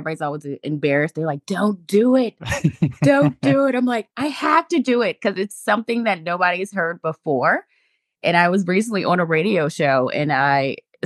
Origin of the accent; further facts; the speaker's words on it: Williamsburg, Virginia, United States; I'm from Williamsburg, Virginia.